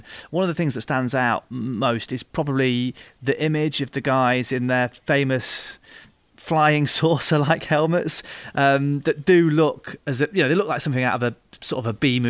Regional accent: East Midlands, United Kingdom; growing up in the East Midlands.

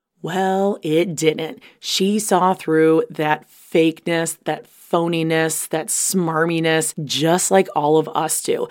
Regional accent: Boston, Massachusetts, United States; accent: Boston; And oh, oops, did my Boston accent come through?

